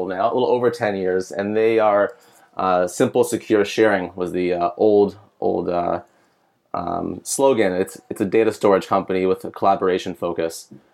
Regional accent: San Diego, California, United States; I'm from San Diego and went to school at Cal Poly

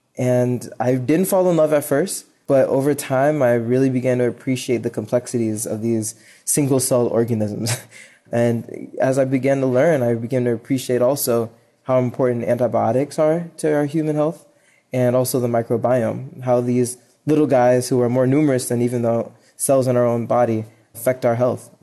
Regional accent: Jamaica; You know, I'm Jamaican from birth, and one of the things we love to do is grow our own food.

